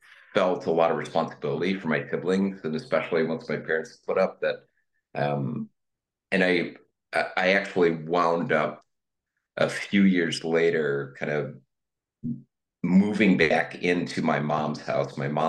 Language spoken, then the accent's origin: English; Buffalo, New York, United States; So I grew up in Buffalo in Western New York, and the oldest of five children.